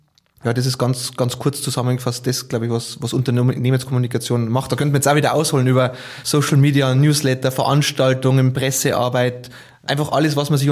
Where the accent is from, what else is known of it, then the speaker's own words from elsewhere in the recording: Vilsbiburg, Bavaria, Germany; Also meine Kindheit, meine Jugend hat in den Sporthallen in Bayern stattgefunden.